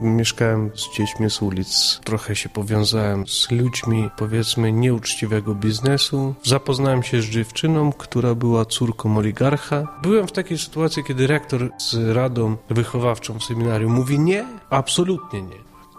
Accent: Chernivtsi Oblast, Ukraine; Ja pochodzę z Bukowiny Północnej, to jest część Ukrainy, z rodziny polskiej. Pradziadkowie przyjechali w wędrówkach ludów, przyjechali na Bukowinę, tam się osiedlili, z Gór Tarnowskich.

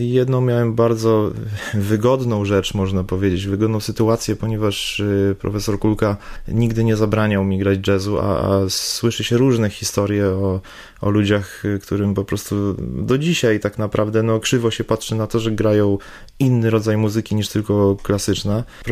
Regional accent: Zakopane, Lesser Poland, Poland; pochodzę z Zakopanego, jestem z tą muzyką osłuchany

